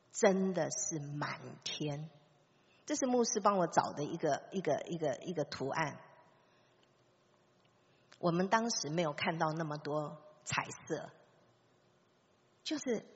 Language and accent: Chinese; Taipei, Taiwan; 我这个从小在台北生长的人，第一次发现